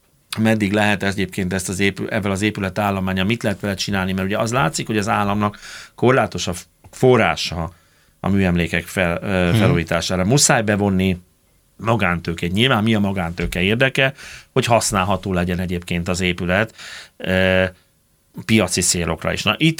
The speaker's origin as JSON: {"language": "Hungarian", "region": "Budapest", "country": "Hungary", "tie": "born or raised there", "said": "Kilián laktanya mellett nőttem föl, Gorvin köz gyerek vagyok."}